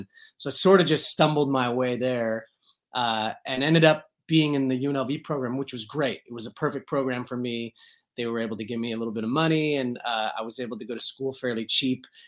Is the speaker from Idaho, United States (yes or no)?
yes; Coeur d'Alene, Idaho, United States; Place in North Idaho, a town called Coeur d'Alene, Idaho.